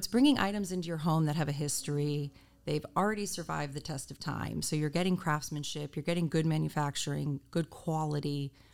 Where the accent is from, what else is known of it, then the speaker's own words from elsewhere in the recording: North Miami, Florida, United States; I'm a Miami native. I was born and raised in the North Miami area. I went to private prep school my whole life.